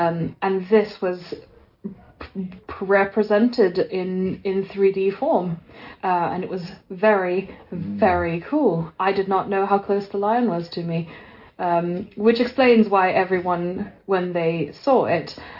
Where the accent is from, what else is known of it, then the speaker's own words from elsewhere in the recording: South Africa; I am South African, and I had an amazing experience as a child